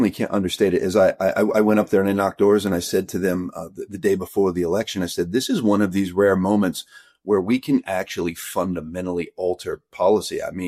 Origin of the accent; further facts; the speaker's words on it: Iowa, United States; And I'm feeling this energy not only up in Northwest Iowa. I'm from Pottawatomie County.